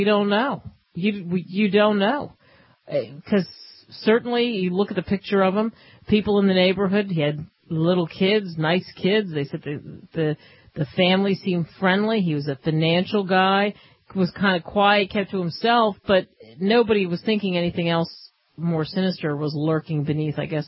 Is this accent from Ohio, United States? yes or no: no; New Jersey, United States; and I grew up in Jersey. I mean, could there be a more liberal state that was anti-gun?